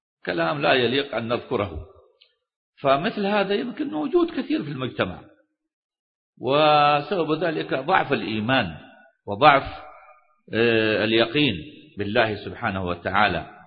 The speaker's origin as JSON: {"language": "Arabic", "country": "Saudi Arabia"}